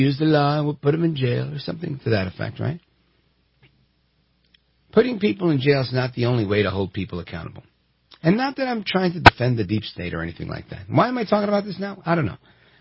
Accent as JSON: {"language": "English", "region": "New Jersey", "country": "United States", "said": "I'm from Jersey, and everybody always talks about when Chris Christie embraced Obama."}